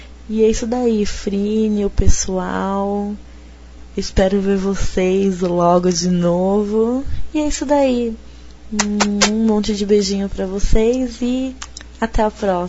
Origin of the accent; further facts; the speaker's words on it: São Paulo, Brazil; eu tenho 20 aninhos, sou de São Paulo, capital